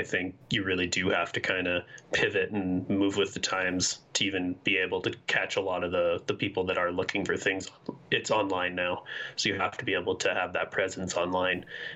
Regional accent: Saskatchewan, Canada; like I'm from Saskatchewan.

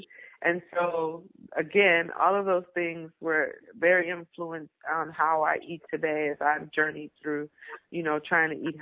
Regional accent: Milwaukee, Wisconsin, United States; Well, basically, I grew up in the Midwest, and it's a blue-collar kind of situation.

